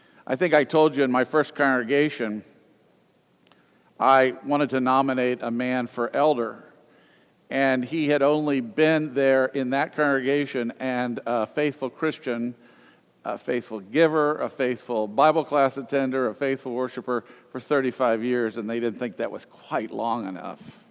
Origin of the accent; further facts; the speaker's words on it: Southern US, United States; And actually, I grew up in the South in an era where there was quite a bit of prejudice, and I saw it in my own family